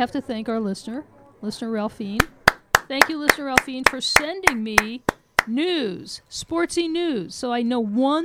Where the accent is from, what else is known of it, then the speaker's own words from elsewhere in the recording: Iowa, United States; I'm from Iowa. I say roof and root.